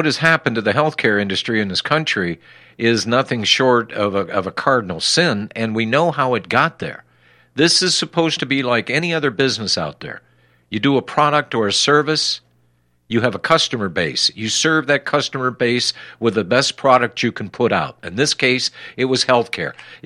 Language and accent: English; Greensburg, Pennsylvania, United States; born there; Frank, I was born in Greensburg, Pennsylvania. That's 35 miles east of Pittsburgh